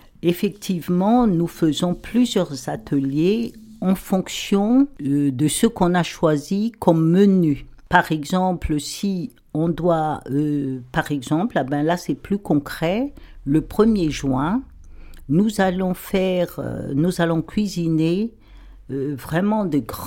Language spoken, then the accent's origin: French; Madagascar; comme je suis originaire de Madagascar